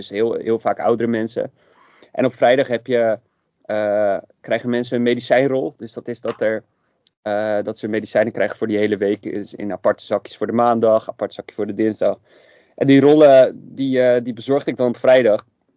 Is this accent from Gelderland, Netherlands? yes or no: no; Waddinxveen, South Holland, Netherlands; Dat was bij de Drie Meiden in Waddinxveen, waar ik opgegroeid ben.